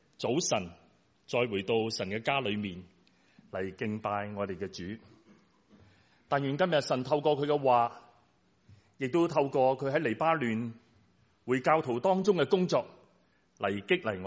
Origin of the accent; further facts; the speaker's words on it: China; 我们中国人很熟悉一句说话，树欲静而风不息，子欲养而亲不在。